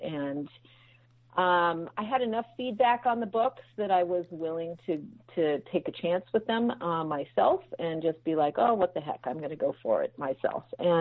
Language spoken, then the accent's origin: English; Hawaii, United States; Well, I'm from Hawaii, and basically, you know, that old saying, they say, write the book you want to read.